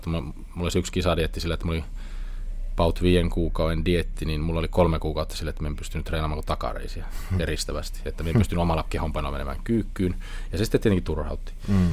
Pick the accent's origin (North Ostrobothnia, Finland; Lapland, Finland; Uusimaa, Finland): Lapland, Finland; Kittilä; now in Rovaniemi, Finland; silloin kun muutin Rovaniemelle Kittilästä